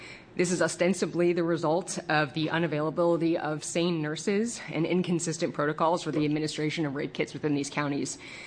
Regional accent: Portland, Oregon, United States; I'm an attorney from Portland, Oregon.

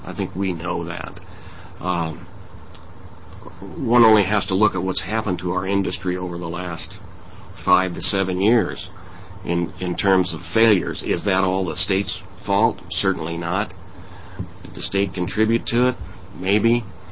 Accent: Oregon, United States; I think it's a different mindset, one that, born and raised in Eastern Oregon, took a while to make that change.

